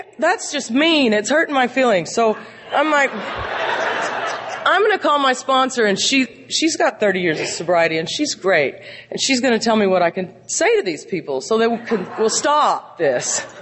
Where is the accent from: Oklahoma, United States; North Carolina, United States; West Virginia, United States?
Oklahoma, United States; Ponca City; also born or lived in Columbus, Georgia; And I grew up in Ponca City, Oklahoma. This accent, you can tell, is not a San Francisco accent. And Ponca City is a small town on the border of Kansas.